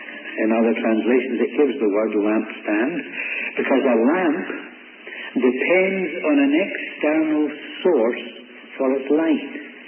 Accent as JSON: {"language": "English", "region": "Scotland", "country": "United Kingdom", "said": "Now, I'm a Scot, and I didn't think that was fool value for my money."}